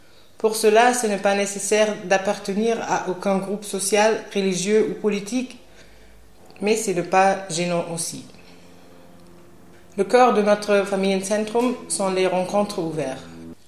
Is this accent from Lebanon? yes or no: yes; Lebanon; Moi, je viens du Liban.